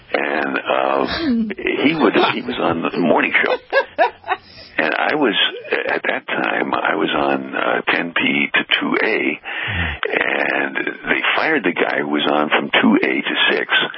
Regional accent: Brooklyn, New York, United States; But on the other hand, I'm from Brooklyn

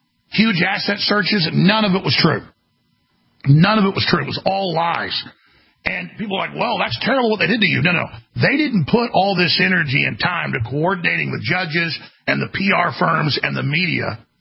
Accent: Canada; So just as a Canadian and as a man, looking at this historically

